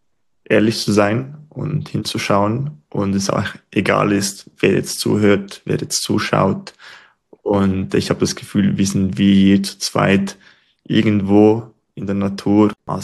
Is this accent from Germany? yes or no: no; Switzerland; born there; meine Eltern kommen ursprünglich aus Serbien. Ich bin in der Schweiz geboren. In der Schweiz bin ich so mit einem Secondo.